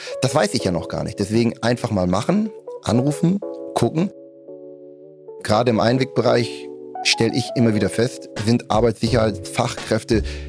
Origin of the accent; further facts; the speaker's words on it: Hamburg, Germany; born there; Ich komme aus dem hohen Norden. Ich bin gebürtiger Hamburger, bin in den 80er Jahren geboren